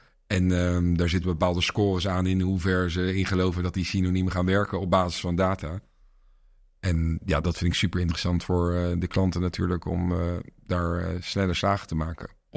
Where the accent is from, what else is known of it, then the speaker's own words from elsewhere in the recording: Netherlands; Ik als Nederlander, en ik zou merchandise voor Duitsland, zou ik niet per se alle synoniemen kennen.